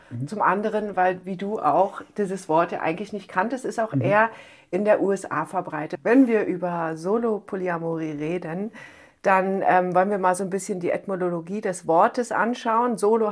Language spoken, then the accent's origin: German; Berlin, Germany; ich bin aus Berlin